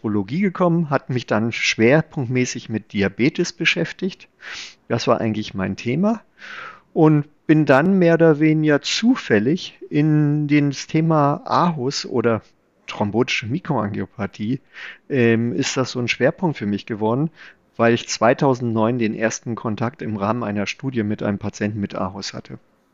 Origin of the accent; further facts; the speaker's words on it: Berlin, Germany; also born or lived in Palatinate, Germany; now in Hanover, Germany; Ich komme aus Hannover, bin aber eigentlich gebürtiger Pfälzer, habe da aber nur ein Jahr gelebt, bin dann nach Berlin gezogen, bin in Berlin groß geworden und dann nach Hannover.